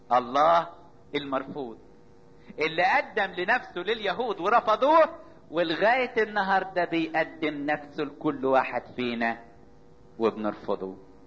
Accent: Upper Egypt, Egypt; حتى عندنا في الصعيد

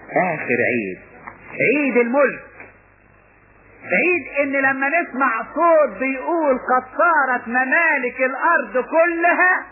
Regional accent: Upper Egypt, Egypt

